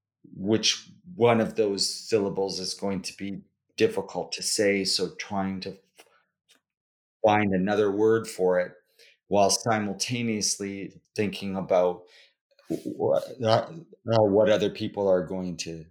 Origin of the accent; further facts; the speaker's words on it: Coquitlam, British Columbia, Canada; I grew up in Coquitlam, BC, which is a small town outside of Vancouver, BC, that Canada. And at the time, it's changed a lot now, but at the time, the place where I grew up was it's like a suburb